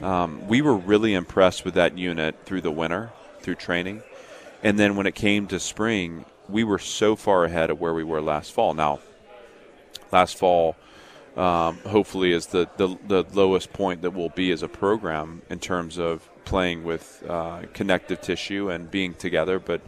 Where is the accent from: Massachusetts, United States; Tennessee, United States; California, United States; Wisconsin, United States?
Tennessee, United States; Nashville; But Nashville's a great advantage to us. Obviously, it's my hometown, so I'm clearly biased.